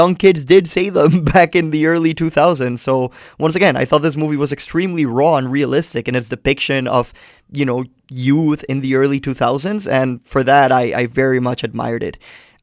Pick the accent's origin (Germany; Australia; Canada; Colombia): Colombia; I didn't grow up in the United States. I'm from Colombia.